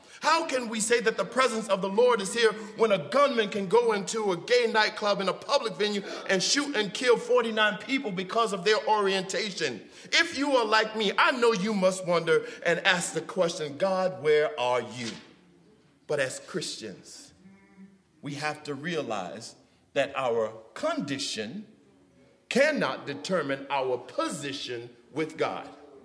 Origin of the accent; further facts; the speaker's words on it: the South, United States; I'm from the South, y'all